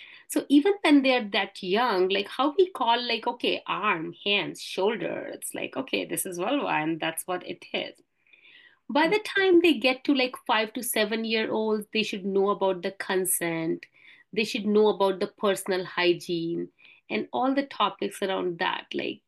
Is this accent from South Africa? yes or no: no; India; now in Canada; But I grew up in India. I studied in India. Grew up in a typical South Asian family